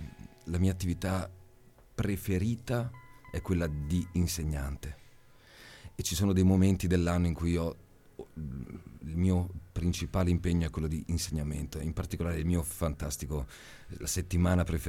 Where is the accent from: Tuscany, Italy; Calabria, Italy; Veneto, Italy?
Veneto, Italy; Costalta; Io sono di Belluno e in particolare, diciamo, il mio cuore genetico sta sulle Dolomiti... al confine con l'Austria, nella zona che si chiama Comelico, nel paesino di Costalta.